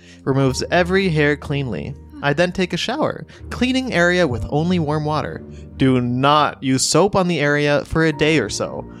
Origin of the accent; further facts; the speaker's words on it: Mount Wolf, Pennsylvania, United States; I live in Mount Wolf, Pennsylvania. My city is not entirely relevant, but not many people are familiar with my hometown, so I thought I'd give it a shout out.